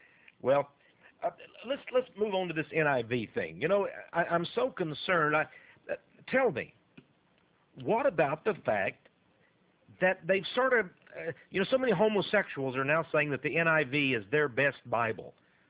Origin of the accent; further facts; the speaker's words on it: Texas, United States; I assume I'm from East Texas originally. We have a lot of beautiful greenery up there